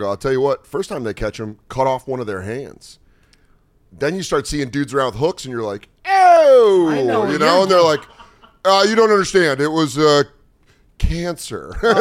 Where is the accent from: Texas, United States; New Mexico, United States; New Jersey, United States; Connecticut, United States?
Connecticut, United States; Hartford; born there; I don't care that I was born in Hartford.